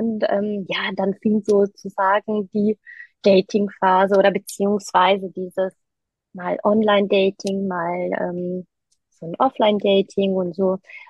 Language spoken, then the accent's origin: German; Düsseldorf, North Rhine-Westphalia, Germany; Ich komme aus Düsseldorf und bin 33 Jahre alt.